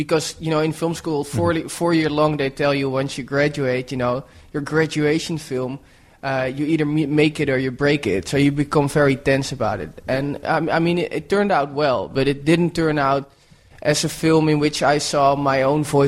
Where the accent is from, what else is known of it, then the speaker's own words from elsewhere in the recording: Amsterdam, North Holland, Netherlands; English is a second language; now in New York, United States; I mean, I grew up in Amsterdam.